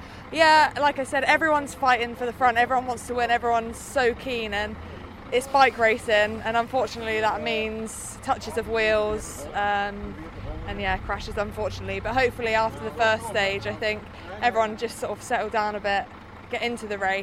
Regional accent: United Kingdom; Obviously, being a British rider, I'm always going to target this race.

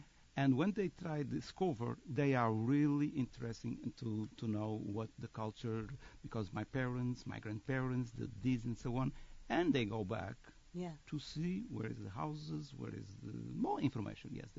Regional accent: Madeira, Portugal; English is a second language; I'm from Madeira Island.

